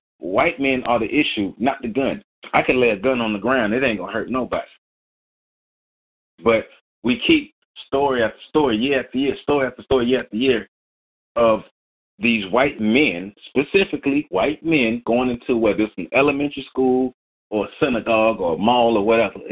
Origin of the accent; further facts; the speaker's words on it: Tallahassee, Florida, United States; But I remember, you know, growing up on South Side of Tallahassee, I would hear gunshots all the time, but I didn't see a lot of guns until I got older.